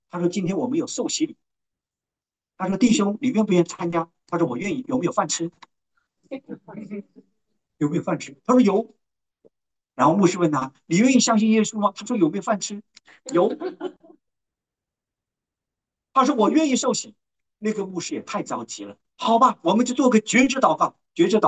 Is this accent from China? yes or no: yes; Hunan, China; 我怕我湖南人说的不标准哈